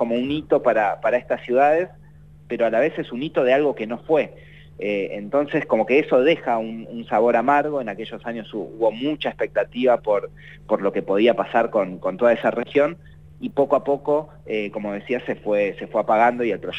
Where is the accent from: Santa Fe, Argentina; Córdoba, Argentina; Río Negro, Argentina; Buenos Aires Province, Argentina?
Río Negro, Argentina; Viedma; now in Buenos Aires, Argentina; yo vivo en Buenos Aires hace bastante tiempo, y un poco cada vez que yo digo que soy de Viedma